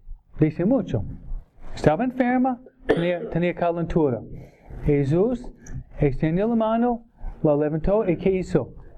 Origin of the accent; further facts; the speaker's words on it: New York, United States; Yo soy de Nueva York, ¿no?